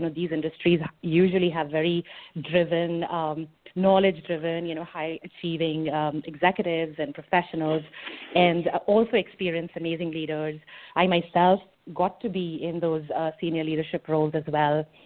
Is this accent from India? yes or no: yes; India; I grew up in India, and I began my career more than 20 years ago.